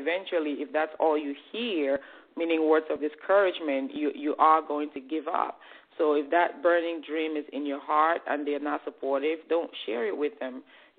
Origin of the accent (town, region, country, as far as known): Cameroon; now in United States